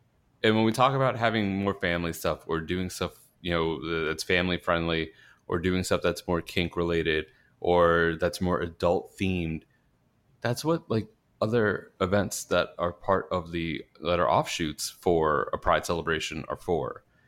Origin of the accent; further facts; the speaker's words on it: New York, United States; Because the one time I grew up in New York.